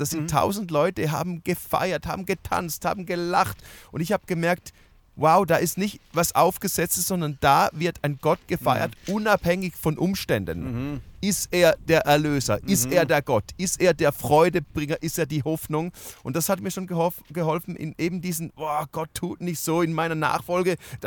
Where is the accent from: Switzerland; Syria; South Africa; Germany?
Switzerland; nee, ich bin Schweizer, wir schreien nicht.